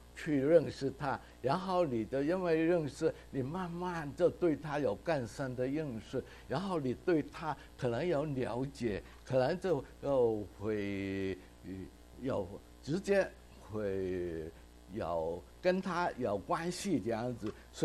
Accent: Hong Kong; 我们在香港长大，讲底子花，从来没有见过这样子的

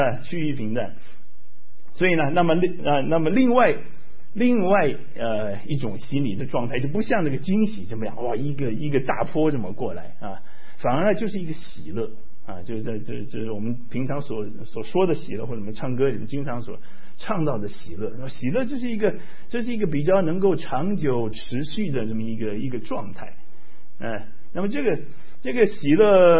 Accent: Hsinchu, Taiwan; 因为我是在新竹出生长大的我在台湾出生长大的，我到在新竹念书，新竹交大

